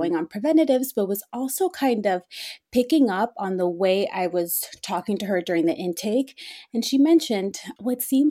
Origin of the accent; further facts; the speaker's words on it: Queens, New York, United States; I was born and raised in Queens, Jackson Heights, Elmhurst area. And if anyone is familiar with that, those neighborhoods, they are very big immigrant populations there. My family came from Colombia